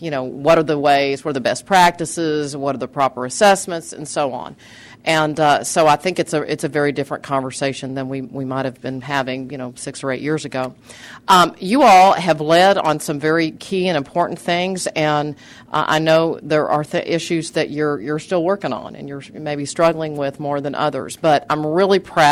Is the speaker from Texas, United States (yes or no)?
yes; Texas, United States; sadly, places like my home state, and I've talked to them about this, of Texas in that kind of bottom half.